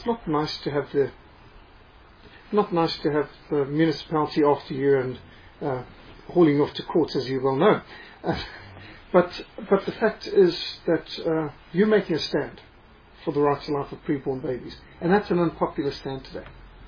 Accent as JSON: {"language": "English", "country": "Zimbabwe", "said": "even though I was in my heart and soul Rhodesian"}